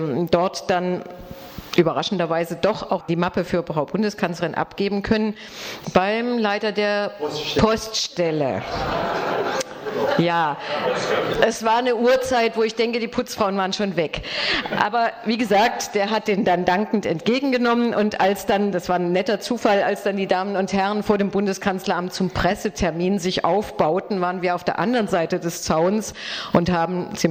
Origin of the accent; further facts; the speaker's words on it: Baden-Württemberg, Germany; ich komme aus Baden-Württemberg und bin unter anderem die Frau